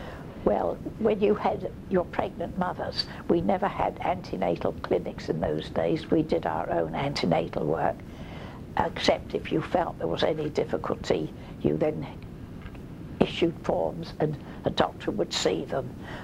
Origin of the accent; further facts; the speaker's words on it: Portsmouth, South East England, United Kingdom; born there; I was born in Portsmouth in 1908